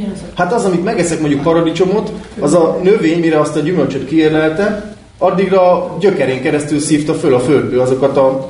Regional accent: Füzesabony, Heves, Hungary; én mondjuk füzesabonyban nőttem föl

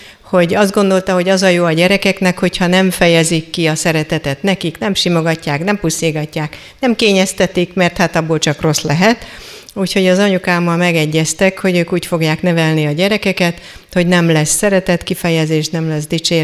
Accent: Debrecen, Hajdú-Bihar, Hungary; Debrecenben nőttem föl, nem olyan nagyon messze innen.

